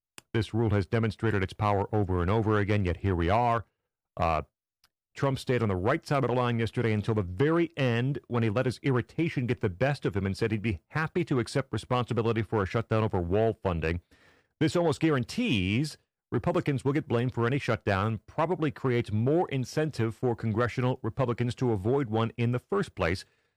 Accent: Illinois, United States; I was born and bred in Illinois

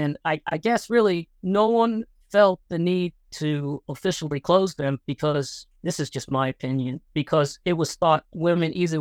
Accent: New York, United States; hey, I'm from New York, and I joined the Army for fun, travel, and adventure, and to travel the world.

